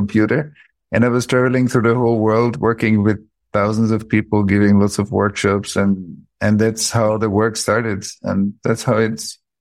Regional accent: Vienna, Austria; But I grew up in Vienna, outside of Vienna. This was a Catholic community

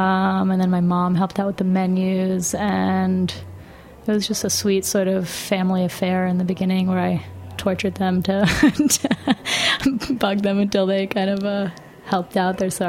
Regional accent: New York City, New York, United States; I grew up in the West Village.

